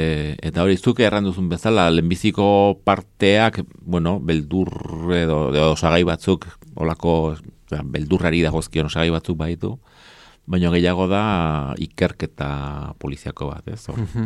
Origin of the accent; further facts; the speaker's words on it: Silesian Voivodeship, Poland; accent: Silesian; nik silesieko azentua dut.